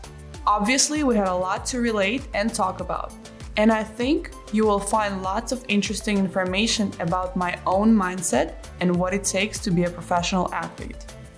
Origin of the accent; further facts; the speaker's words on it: Belarus; You know, I grew up in Belarus, where brain training when I was growing up wasn't anywhere even really talked about.